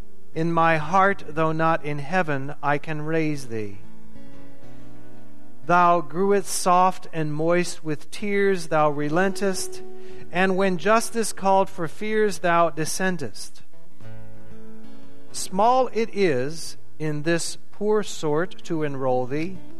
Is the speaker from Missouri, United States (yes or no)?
yes; St. Louis, Missouri, United States; I grew up in St. Louis, as most of you know, and for the first 6.5 years of my life, lived in a house that my father built.